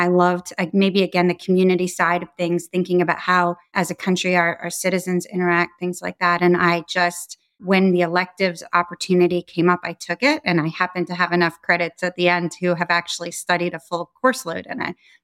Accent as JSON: {"language": "English", "town": "Henniker", "region": "New Hampshire", "country": "United States", "tie": "born or raised there", "said": "I don't think the little girl growing up in New Hampshire ever envisioned what was to come"}